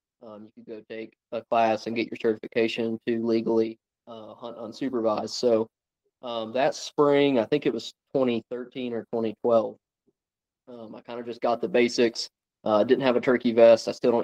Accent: Georgia, United States; Yeah, so I'm from North Georgia, about an hour and a half, 2 hours north of Atlanta, so Southern Appalachian Mountains. And growing up, all we did was deer hunt and squirrel hunt.

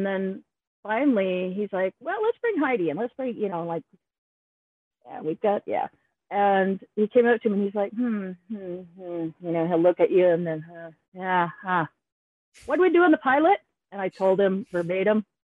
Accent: Seattle, Washington, United States; from Seattle.

